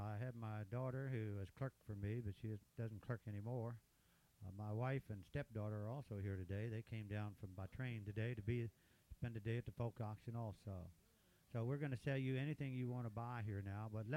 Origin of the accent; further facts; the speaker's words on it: Shepherdstown, West Virginia, United States; from Martinsburg, Shepherdstown, West Virginia, Shepherdstown and Martinsburg.